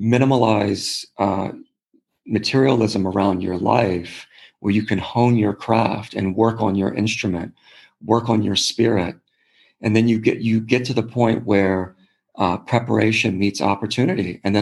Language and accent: English; Washington, District of Columbia, United States; also born or lived in Newport, Rhode Island; I grew up mostly in Washington, D.C. and a bit in Newport, Rhode Island.